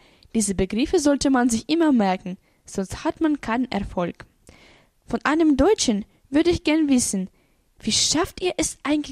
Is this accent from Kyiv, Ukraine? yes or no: yes; Kyiv, Ukraine; German is a second language; ich komme aus Kiew, der Hauptstadt der Ukraine. Ich bin am 14. November 1999 geboren.